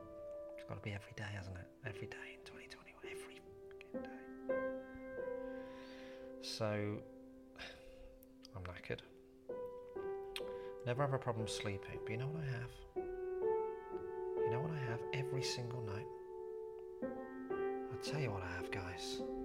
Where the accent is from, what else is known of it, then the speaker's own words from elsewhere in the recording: Birmingham, West Midlands, United Kingdom; I thought every clap of thunder as a kid growing up in Birmingham in the 80s was a nuclear bomb